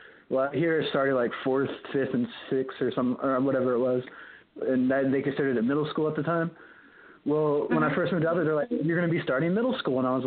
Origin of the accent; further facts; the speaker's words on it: Arizona, United States; Hey, I grew up in Arizona. I made a lot of big burritos.